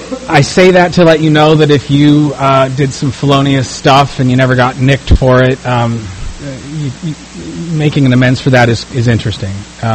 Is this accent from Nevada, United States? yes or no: yes; Las Vegas, Nevada, United States; And we come from Las Vegas, where how you look and what you can bring to the trophy conversation is currency.